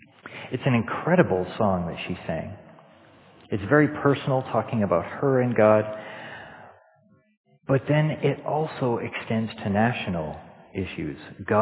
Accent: Canada; now in United Kingdom; I'm not from Britain. I'm from Canada.

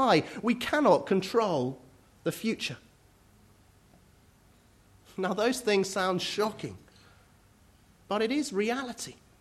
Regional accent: United Kingdom; And we're all being asked, as the British public, to vote for the party that we most want to be in charge of this country.

